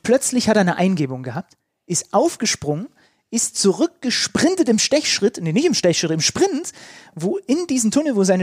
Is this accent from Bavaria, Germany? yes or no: no; Saxony, Germany; als Sachse